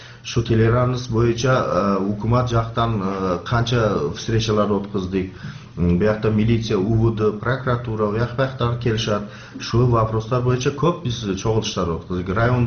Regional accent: Uch-Korgon, Batken Region, Kyrgyzstan; born there; Kyrgyz is a second language; Эми биз ушу Кыргызстанды ушу Үч Короондо шакта төрөлгөнмүн 60-чы жыл.

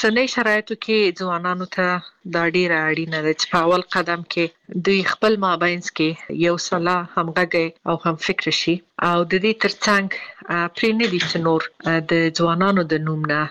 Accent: Afghanistan; زه د افغانستان نه باندې یم زه ورځې شمیرم چې زه بیرته کله خپل ملک ته ځم

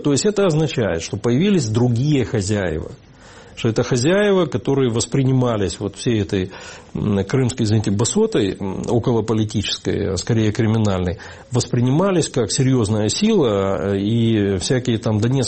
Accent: Crimea, Ukraine; Я вам можу сказати, що, ну, от як кримчанин

